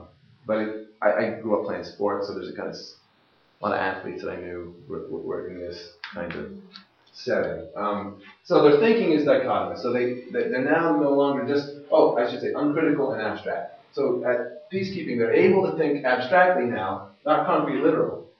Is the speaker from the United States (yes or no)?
no; Canada; I'm Canadian. I'm actually a dual citizen